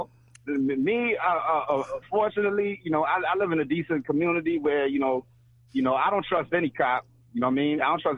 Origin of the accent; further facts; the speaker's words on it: New York, United States; I'm originally from New York